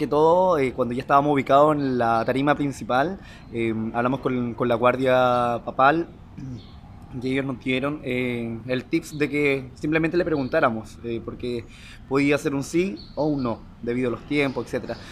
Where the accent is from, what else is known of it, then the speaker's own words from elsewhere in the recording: Chile; Santo Padre, somos de Chile, lo saludo y le digo, nos podemos tomar una fotografía con usted?